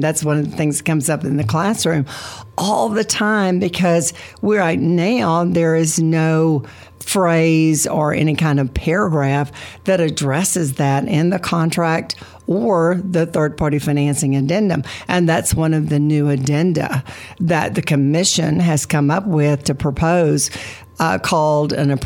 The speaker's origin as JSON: {"language": "English", "region": "Texas", "country": "United States", "tie": "born or raised there", "said": "I mean, I grew up in West Texas. We didn't lock our doors. We didn't lock the cars."}